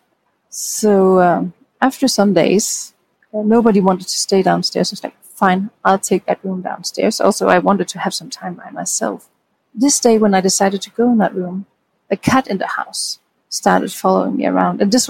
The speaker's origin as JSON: {"language": "English", "country": "Denmark", "said": "I'm from Denmark. I went to school in Paris, a school called the Shacklecock, it's a theater school"}